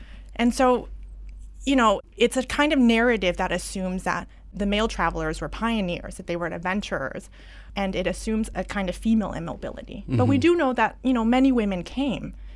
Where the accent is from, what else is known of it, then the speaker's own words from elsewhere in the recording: Canada; also born or lived in Taiwan; I was born in Taiwan as a ninth generation Hakka Taiwanese, if we trace it from my father's lineage. And when I was very young, we moved to Canada. And I settled there with my mother and my sisters.